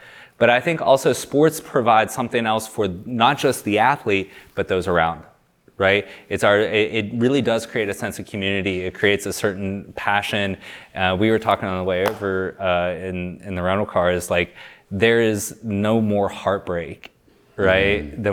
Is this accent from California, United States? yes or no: no; Ohio, United States; You know, I'm from Ohio. Ohio State football is a religion.